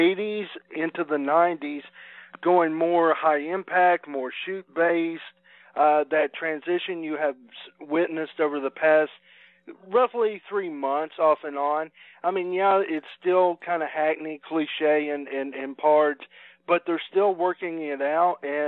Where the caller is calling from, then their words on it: Kentucky, United States; Otherwise … I'm calling from Kentucky.